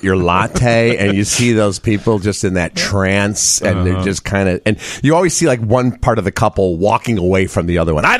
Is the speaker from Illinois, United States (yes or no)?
yes; Chicago, Illinois, United States; knowing I was from Chicago